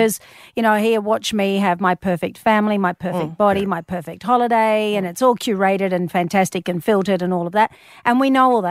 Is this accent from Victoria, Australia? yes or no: yes; Collingwood, Victoria, Australia; he was a Collingwood supporter in the good olden days because we grew up in Collingwood.